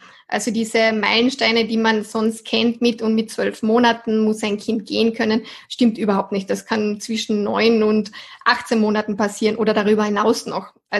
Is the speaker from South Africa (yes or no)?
no; Austria; ich komme aus Österreich, bin bald 30 Jahre alt